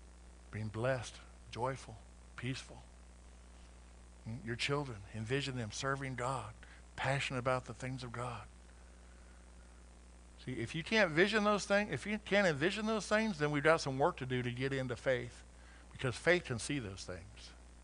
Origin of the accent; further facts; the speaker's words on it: Colorado, United States; We were blessed growing up, Laura and I, growing up on the Front Range of Colorado, in Colorado, where we could see the beautiful Rocky Mountains every day you walk out.